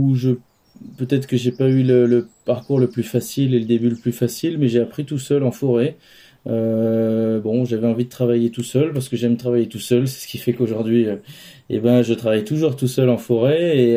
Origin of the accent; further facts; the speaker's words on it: Nouvelle-Aquitaine, France; je suis né en Creuse, j'ai grandi en Creuse, et j'habite aujourd'hui à côté de Limoges.